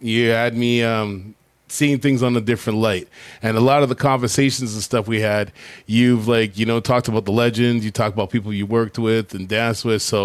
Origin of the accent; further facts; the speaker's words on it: Winnipeg, Manitoba, Canada; I grew up in Winnipeg. So it's like, I grew up in a very similar area.